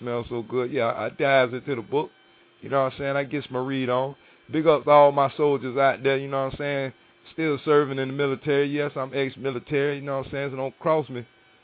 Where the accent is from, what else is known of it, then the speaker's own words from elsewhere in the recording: Florida, United States; If I ain't, my bad. I'm from Florida. It goes down real big.